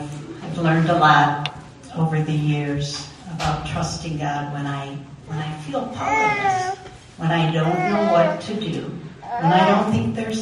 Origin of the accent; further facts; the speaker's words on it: New Jersey, United States; When I was a little girl, about 5 or 6 years old, I was raised in New Jersey, and we vacationed at the Jersey Shore.